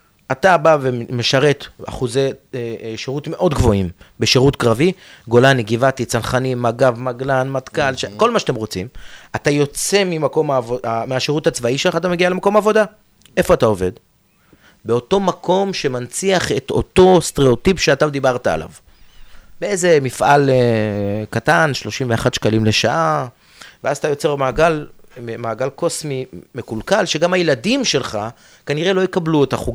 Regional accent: Ofakim, Southern District, Israel; גדלתי באופקים, במקום שבה זיווה לא תמיד מאפשרת לך להתפתח ולהגיע למקומות רחוקים.

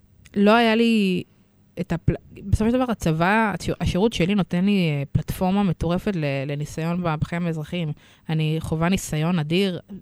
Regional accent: Tel Aviv, Tel Aviv District, Israel; אני מגיעה מתל אביב.

